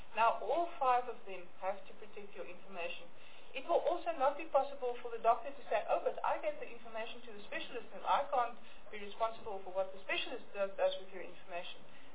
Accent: South Africa; South Africa is a very good place in the sense that we are in the same time zone as Europe, and we are an English-speaking country, so we have a lot of opportunities here

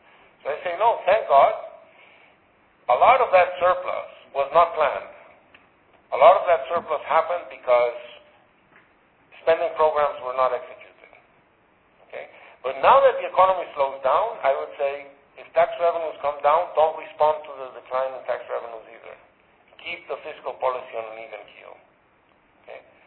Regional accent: Venezuela; English is a second language; now in United States; In my part of the world, I'm from Venezuela

